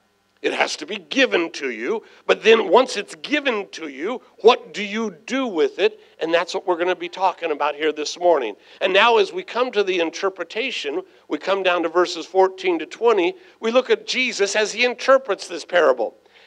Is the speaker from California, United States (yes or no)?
yes; San Diego, California, United States; I was raised right here in San Diego.